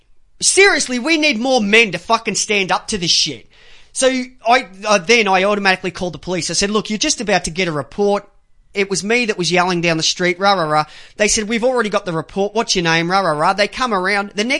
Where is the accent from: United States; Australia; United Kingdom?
Australia; Myrtleford, Victoria; we had to go through a place through Beechworth, then to Myrtleford, my hometown.